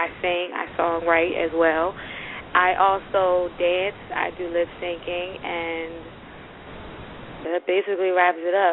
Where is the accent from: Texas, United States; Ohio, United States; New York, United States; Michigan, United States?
New York, United States; New York City; now in Richmond, United States; Okay, I was born in Richmond, Virginia, raised in New York City, and now I'm currently back in Richmond, Virginia.